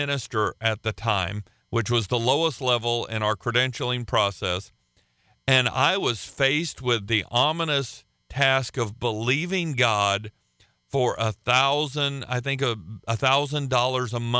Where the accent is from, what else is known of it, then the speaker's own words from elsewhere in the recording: United States; I don't get to heaven because I'm an American.